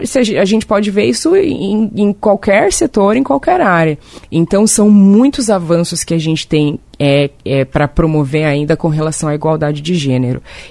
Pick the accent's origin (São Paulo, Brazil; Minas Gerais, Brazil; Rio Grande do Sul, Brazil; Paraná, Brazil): Paraná, Brazil; Curitiba; as pessoas elas se espantam um pouco pelo fato de eu ser paranaense. Né? E eu sou paranaense, nasci em Curitiba.